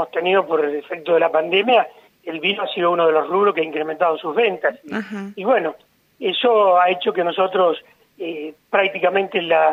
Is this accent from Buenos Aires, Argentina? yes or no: no; Mendoza, Argentina; yo y un primo somos oriundos de Mendoza, somos técnicos enólogos de una escuela secundaria.